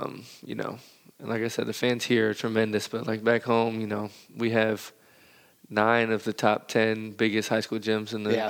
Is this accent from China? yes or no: no; Indianapolis, Indiana, United States; My dad is from Cincinnati, so I sort of, as soon as I could talk, I knew how to say hootay.